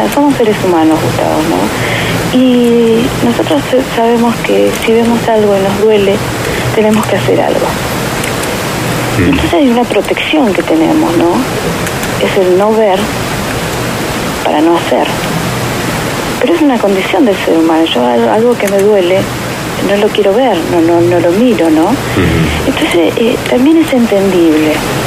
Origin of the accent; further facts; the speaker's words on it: Misiones, Argentina; nosotros como misioneros y como argentinos